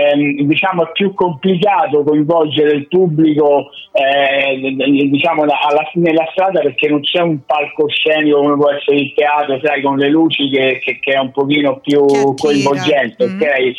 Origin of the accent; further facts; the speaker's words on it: Rome, Lazio, Italy; suonare nella mia città natale, che appunto è Roma